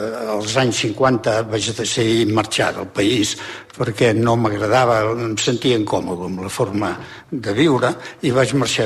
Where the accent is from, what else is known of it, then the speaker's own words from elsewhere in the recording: Santpedor, Catalonia, Spain; also born or lived in Monistrol; els dos anys em van portar a viure a on? Jo dic sempre que és el meu poble, que és Santpedor.